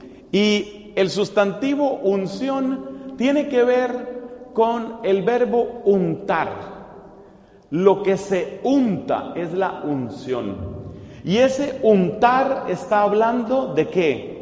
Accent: Colombia; Y también en mi país, en Colombia.

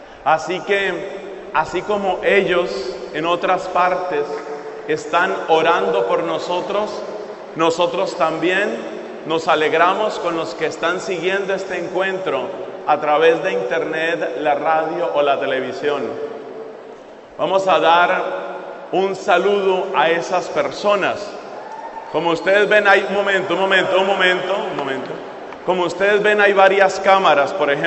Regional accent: Colombia; recibía noticias de muchas personas en varios lugares, especialmente en mi país, en Colombia.

